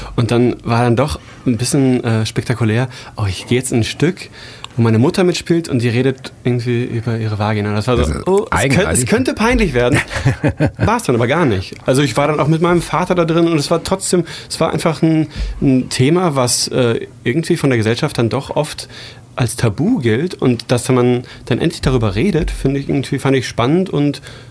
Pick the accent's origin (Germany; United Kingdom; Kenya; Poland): Germany; Bielefeld, North Rhine-Westphalia; Ich bin in Bielefeld aufgewachsen.